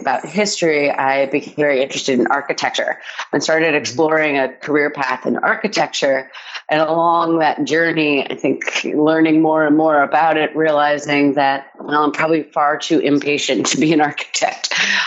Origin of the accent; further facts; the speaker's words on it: New York, United States; So I'm from New York originally, the suburbs just outside the city.